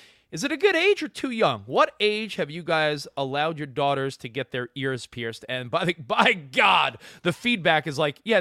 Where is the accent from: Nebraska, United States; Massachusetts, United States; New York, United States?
New York, United States; Long Island; now in California, United States; You know, my wife and I lived in Manhattan. We lived in Hoboken, New Jersey. I grew up on Long Island. I lived in Brooklyn.